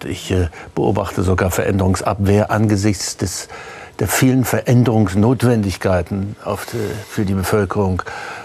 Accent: East Germany, Germany; ich bin ja alt genug, dass ich als Ostdeutscher mit großem Neid auf das goldene Zeitalter der SPD geblickt habe.

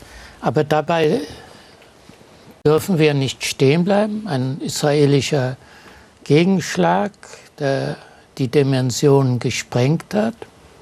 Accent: Germany; ich lebe in Deutschland, ich bin Deutscher

